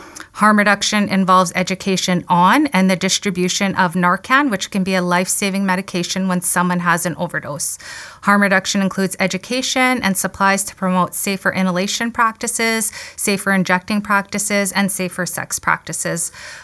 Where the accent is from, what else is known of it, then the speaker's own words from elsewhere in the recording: Manitoba, Canada; I grew up in Kinosau CP Cree Nation